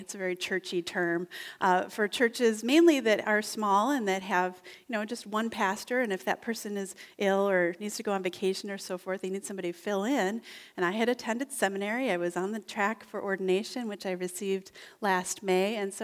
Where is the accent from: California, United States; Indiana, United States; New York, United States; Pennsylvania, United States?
New York, United States; Albion; I was born and raised in Albion. I still live there with my husband Tom